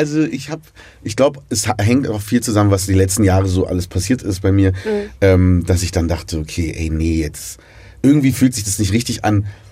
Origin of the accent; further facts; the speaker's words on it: Berlin, Germany; Also ich bin ja in Siemensstadt groß geworden und wir hatten da ein großes Mietshaus